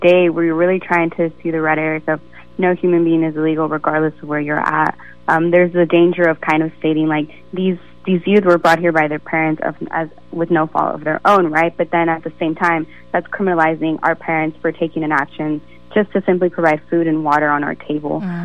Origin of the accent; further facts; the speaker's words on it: Mexico; And I can speak for my family, that's why we came from Mexico